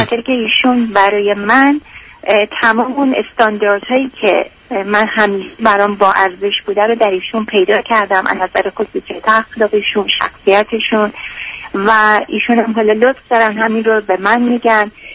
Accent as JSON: {"language": "Persian", "country": "Iran", "moved": "as an adult", "lives_now": "Canada", "said": "من در ایران فوق لیسانس زبان انگلیسی خوندم و 25 سال پیش که به کانادا اومدم با همسر سابقم اومدم و اینجا مشغول سر ریال استیت هستم."}